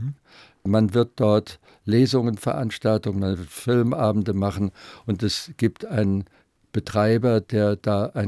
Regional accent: Moorbach, Rhineland-Palatinate, Germany; moved away as an adult; now in Munich, Germany; Ich bin in Moorbach im Hunsrück geboren, dort aufgewachsen als Kind. Schon in meiner Schulzeit während des Gymnasiums lebte ich dann in Simmern im Hunsrück, Kreisstadt dort. Und als ich 19 Jahre alt war, verließ ich den Hunsrück

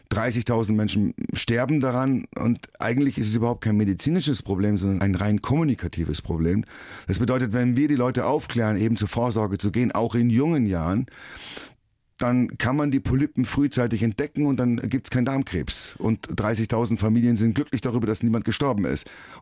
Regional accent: Bavaria, Germany; Naja, ich bin auch in Bayern aufgewachsen, in Chiemgau aufgewachsen.

